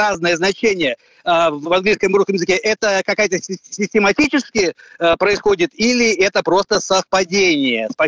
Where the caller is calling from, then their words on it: Maryland, United States; Здравствуйте … который ваш сосед из Вашингтона